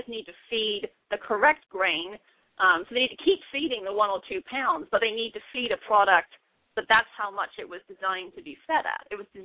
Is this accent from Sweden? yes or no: no; England, United Kingdom; moved away as an adult; now in United States; I was born in England and spent, you know, the first 18, 19 years in England, came over to the U.S. in the third year of my bachelor's as an education abroad student